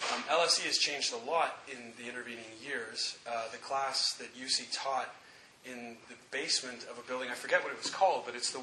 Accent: Toronto, Ontario, Canada; moved away as an adult; now in London, United Kingdom; I came to LSC from Toronto. I'm Canadian

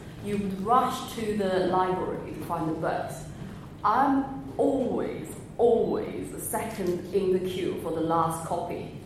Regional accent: China; now in London, United Kingdom; I graduated from LSE in 2008. So originally I was from China, and because of school I moved here, and after graduation I worked here.

